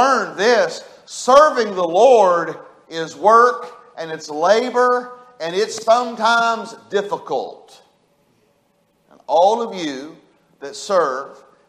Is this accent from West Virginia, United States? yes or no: yes; Hinton, West Virginia, United States; I grew up in Hinton, West Virginia, and you know, I went to Riverview Chapel.